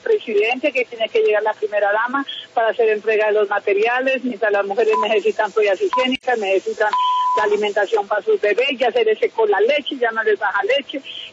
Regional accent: Mocoa, Putumayo, Colombia; nosotros somos del departamento, somos de Mocoa, de Putumayo

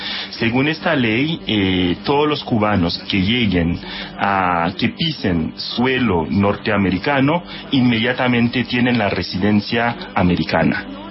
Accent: Haiti; Por ejemplo, nosotros los haitianos o los cubanos somos caribeños, pero somos parte de este continente.

